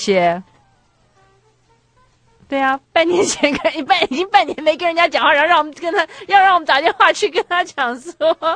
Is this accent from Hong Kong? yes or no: no; Taiwan; 他会觉得我们台湾人都是疯子